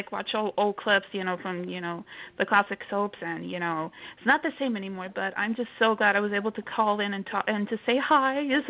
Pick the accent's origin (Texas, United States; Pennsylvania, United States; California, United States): Texas, United States; Houston; I'm from Houston, Texas.